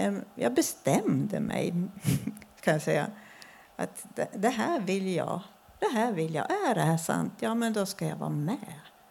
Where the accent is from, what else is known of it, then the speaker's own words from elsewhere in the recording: Gävle, Gävleborg County, Sweden; I kyrkliga sammanhanget där i Gävle där jag växte upp.